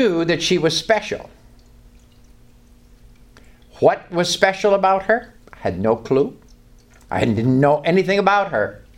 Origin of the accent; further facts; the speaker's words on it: Canada; He came from Canada, and I came from Canada.